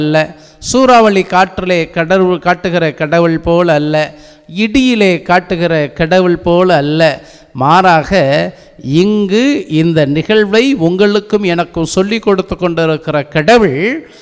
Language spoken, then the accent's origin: Tamil; Keeranur, Tamil Nadu, India; நான் பிறந்து வளர்ந்த கீரனூர் அருகிலே இருக்கிற கீரனூர்